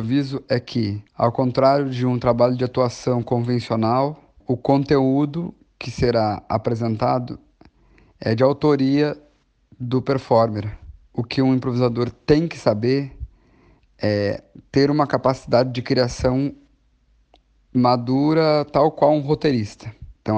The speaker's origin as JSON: {"language": "Portuguese", "region": "Rio Grande do Sul", "country": "Brazil", "moved": "yes", "said": "Eu saí do Rio Grande do Sul para estudar música em São Paulo."}